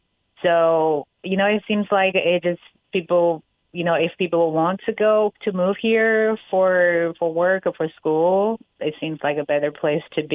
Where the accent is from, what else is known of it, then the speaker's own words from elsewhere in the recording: China; now in United States; Just because, growing up in China, everybody save money and then want to put into real estate.